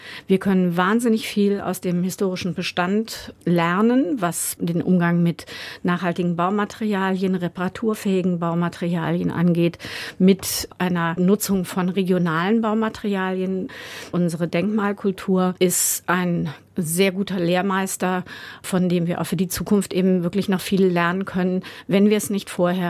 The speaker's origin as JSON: {"language": "German", "region": "Rhineland", "country": "Germany", "said": "Ich komme ja aus dem Rheinland."}